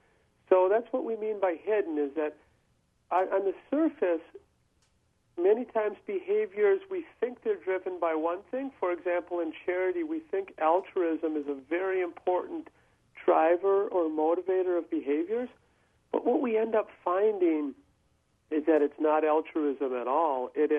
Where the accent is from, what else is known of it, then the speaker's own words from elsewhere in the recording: Sun Prairie, Wisconsin, United States; You mentioned I was from Sun Prairie, and that's exactly right.